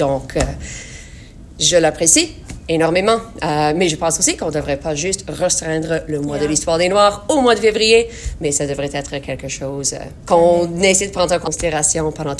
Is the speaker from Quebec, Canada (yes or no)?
no; Saskatchewan, Canada; dans les livres avec lesquels j'ai grandi, ici en Saskatchewan